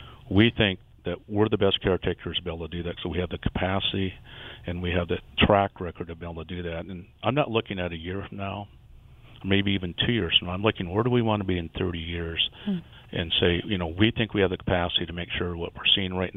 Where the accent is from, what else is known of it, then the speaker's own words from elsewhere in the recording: Spearfish, South Dakota, United States; I grew up in Spearfish, so there's people there that I knew forever and haven't seen forever.